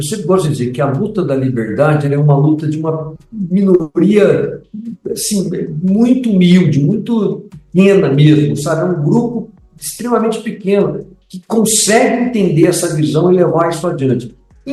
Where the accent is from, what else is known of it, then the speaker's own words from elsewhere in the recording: Brazil; a gente também, como brasileiro, a gente tem aquele apego